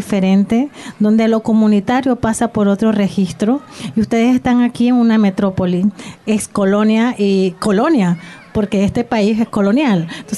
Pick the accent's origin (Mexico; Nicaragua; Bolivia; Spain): Nicaragua; yo soy de Centroamérica, en Nicaragua, y bueno, toda la parte de Nicaragua, de la costa Caribe, es creole y con mucha influencia jamaiquina. Yo vengo de un barrio más mestizo, pero barrio popular.